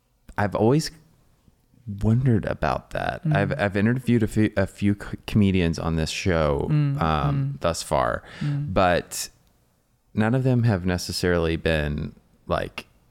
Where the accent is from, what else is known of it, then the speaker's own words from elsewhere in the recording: United States; You used a term that as an American, I've heard this growing up, but it's been years since I heard somebody refer to somebody as mad.